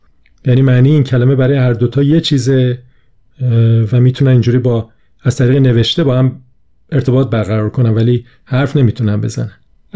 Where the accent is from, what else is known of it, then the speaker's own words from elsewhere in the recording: Lahijan, Gilan, Iran; accent: northern; also born or lived in Tehran; من خب اصلم از لاهیجانه، از گیلانه و تابستونا میرفتیم گیلان، بعد که برمیگشتم تهران معمولا لهجم تحت تاثیر اون دوره‌ای که تو شمال بودم یه مقدار عوض میشد.